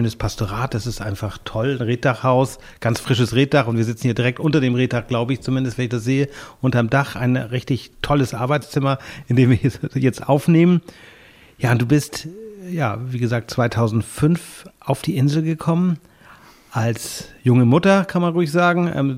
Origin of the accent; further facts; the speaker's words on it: Schleswig-Holstein, Germany; born there; weil wir sind ja beide Nordfriesen. Ich bin hier in der Nähe geboren